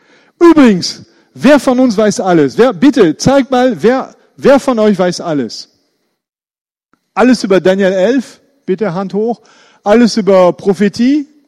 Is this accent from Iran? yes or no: yes; Iran; German is a second language; now in Germany; ich komme aus dem Iran, ich wusste das nicht